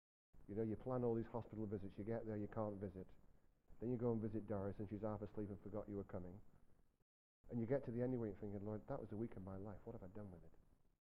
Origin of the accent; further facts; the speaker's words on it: Blackburn, North West England, United Kingdom; born there; I was born in Blackburn, not far from Manchester, just a train ride away.